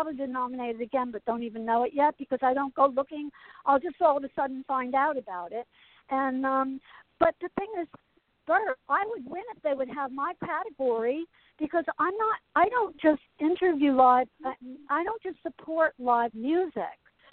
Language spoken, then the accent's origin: English; Asbury Park, New Jersey, United States; I grew up in Asbury Park. I grew up in Asbury Park, and I went to Asbury, school there, and my grandmother lived there, and I lived two blocks up from the Wonder Bar.